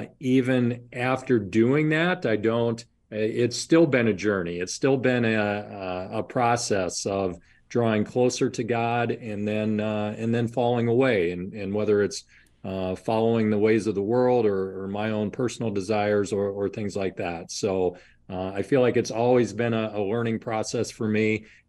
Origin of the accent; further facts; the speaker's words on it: Columbus, Ohio, United States; born there; also born or lived in Indiana / Iowa; So my early years were spent in Ohio, Indiana, and Iowa before moving up to Minnesota to go to college.